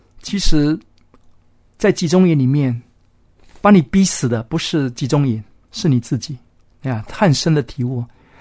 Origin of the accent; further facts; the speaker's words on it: China; 我们中国人常常说啊，我们到处，我们这个地上的生命啊